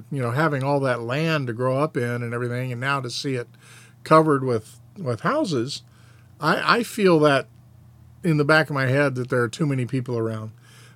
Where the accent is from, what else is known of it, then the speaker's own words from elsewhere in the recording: Frenchtown, United States; my childhood home, the house that I grew up in Frenchtown that mom and dad sold in the early 90s.